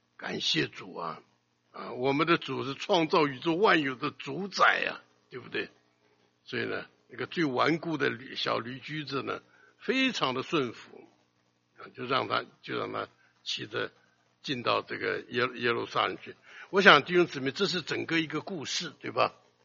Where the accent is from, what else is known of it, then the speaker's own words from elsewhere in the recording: China; 他那个驴啊跟我们中国人那个驴不一样